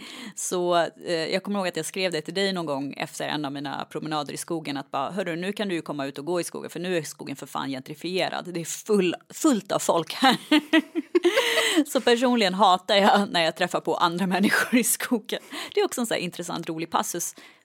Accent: Sandviken, Gävleborg County, Sweden; Det finns det ju igen i Sandviken där jag är ifrån.

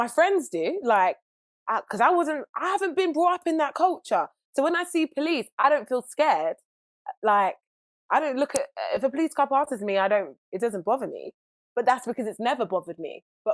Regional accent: United Kingdom; accent: British; now in United States; And it's because I'm British. Everyone thinks the British accent, especially over here, means smart, or being from Britain means I'm more educated.

